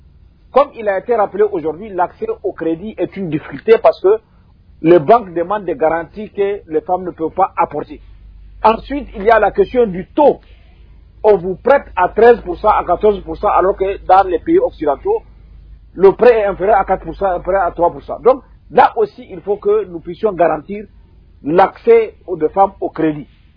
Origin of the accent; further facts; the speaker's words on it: Niger; La situation qui a été décrite est à plusieurs égards la même dans mon pays et au Sahel, que je connais assez bien.